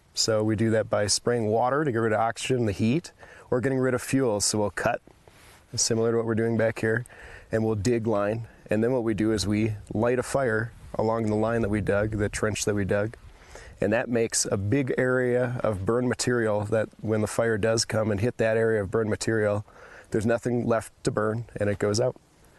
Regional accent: Michigan, United States; I grew up in Michigan, where there's not as many fires as they have out west.

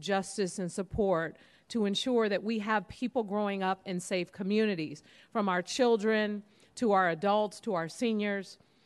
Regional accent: San Francisco, California, United States; And in fact, you know, growing up in the Fillmore, I thought that this is just how everyone lived.

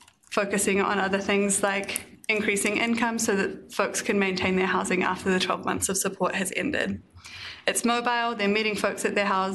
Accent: New Zealand; I'm from New Zealand, so I have a propensity for speaking really quickly.

